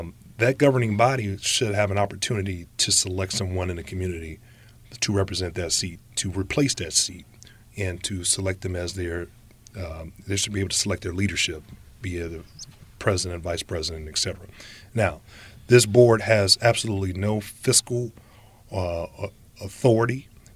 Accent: Gary, Indiana, United States; as a resident of Gary and as someone that was born and raised in Gary

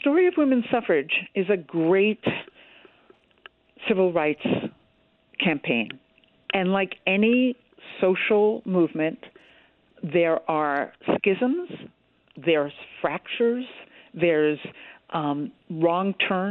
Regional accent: United States; Well, I realized as an American woman that I didn't know how women had won the vote.

